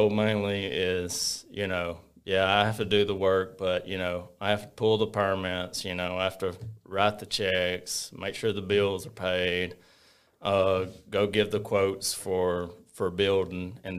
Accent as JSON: {"language": "English", "town": "Fayetteville", "region": "Alabama", "country": "United States", "tie": "born or raised there", "said": "Well, I am from Fayetteville, Alabama, a little small town, and I went to Fayetteville to about my seventh grade."}